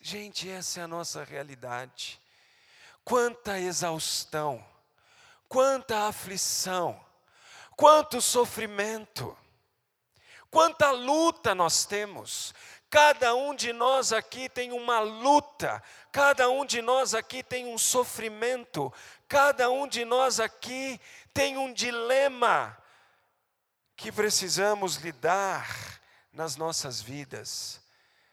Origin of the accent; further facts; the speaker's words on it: Brazil; neste país que conhecemos como Brasil, nos quais muitos de nós nasceram e somos brasileiros, essa é a nossa nacionalidade.